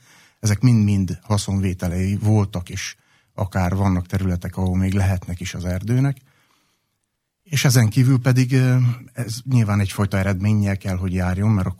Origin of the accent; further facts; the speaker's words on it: Véménd, Baranya, Hungary; Én Véménről származom, ahol a falu határában egyből ott van az erdő, és a gyerekkoromban biciklivel, gyalog nagyon sokat jártam azokat az erdőket